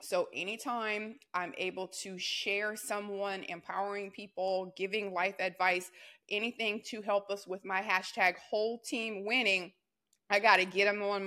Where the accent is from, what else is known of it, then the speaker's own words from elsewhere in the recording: the South, United States; And I'm like, "Well, I'm from the South, so the way I say it is gonna be like hang, you know."